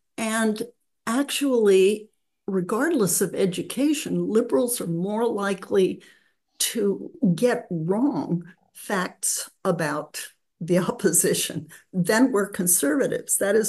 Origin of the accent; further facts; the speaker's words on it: Berkeley, California, United States; I come from Berkeley, California, and I face the very same thing.